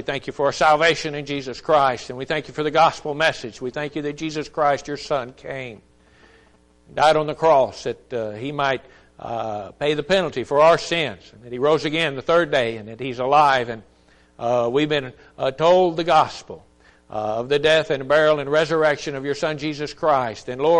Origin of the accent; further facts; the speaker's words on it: Texas City, Texas, United States; born there; I was born in Texas City, Texas.